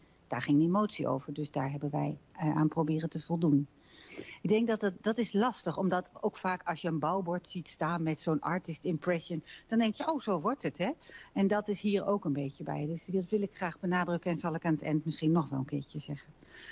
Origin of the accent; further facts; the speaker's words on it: Midlaren, Drenthe, Netherlands; ben ik geboren en getogen in Midlaren